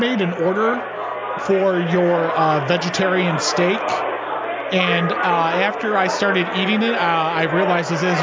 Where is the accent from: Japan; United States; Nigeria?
Japan; Cause I grew up in Japan and that, like, so we take our shoes off before we do anything.